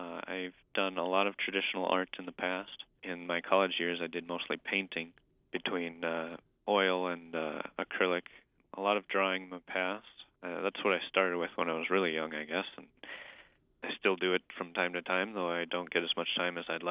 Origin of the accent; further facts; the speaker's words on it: Thief River Falls, Minnesota, United States; also born or lived in Tennessee; Well, I'm originally from Thief River, but I've moved around a little bit. I lived in Tennessee for, my middle school years with my parents moving down there for work. And then we came back up here.